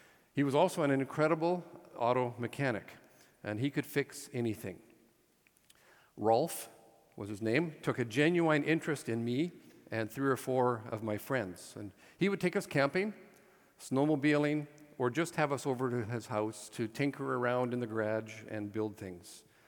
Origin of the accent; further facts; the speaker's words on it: Fort St. John, British Columbia, Canada; When I was growing up in Fort St. John